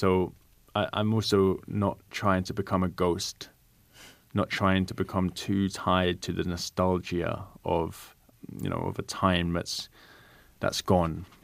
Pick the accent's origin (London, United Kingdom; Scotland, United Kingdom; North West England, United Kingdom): London, United Kingdom; So I'm from London. I'm born in London